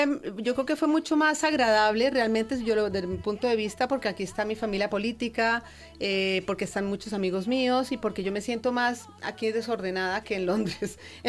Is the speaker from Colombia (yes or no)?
yes; Colombia; accent: mix of Colombian and Spanish; now in Spain; Pero tengo una mezcla entre colombiano, español y así